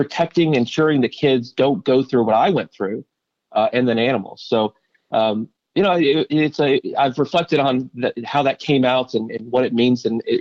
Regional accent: Louisville, Kentucky, United States; Yeah, so I was raised in Louisville, Kentucky, actually a suburb of Louisville called Pleasure Ridge Park.

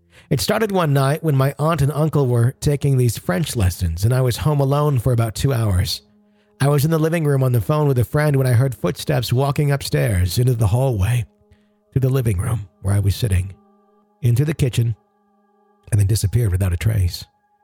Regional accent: Sweden; I'm from Sweden, and my dad grew up in a village up north.

